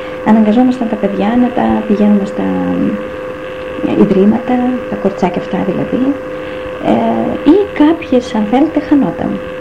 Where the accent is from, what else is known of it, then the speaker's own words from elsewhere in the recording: Thasos, Eastern Macedonia and Thrace, Greece; born there; now in Drama, Greece; Εγώ γεννήθηκα στη Θάσο. Εργάστηκα στην Καβάλα. Εκεί γνώρισα τον άντρα μου και ήρθαμε στην Δράμα.